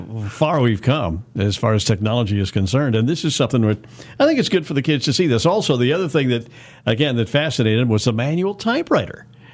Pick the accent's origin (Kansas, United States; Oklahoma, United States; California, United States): Kansas, United States; Wichita; And I'm, you know, growing up in West Wichita, I heard people, the old timers now and then, say, yeah, that's old so-and-so.